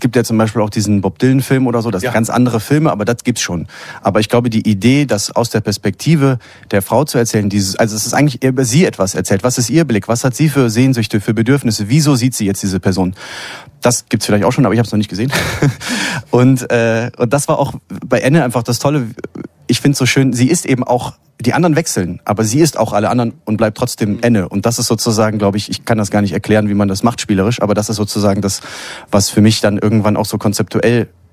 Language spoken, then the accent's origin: German; Cologne, North Rhine-Westphalia, Germany; Also ich komme aus Köln, ich bin da aufgewachsen